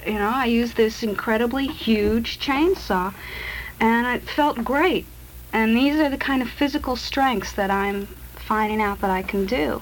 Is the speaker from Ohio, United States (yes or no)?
yes; Ohio, United States; also born or lived in Saratoga Springs; now in Vermont, United States; having been in Saratoga Springs for four before that, going to school, and before that, growing up in Ohio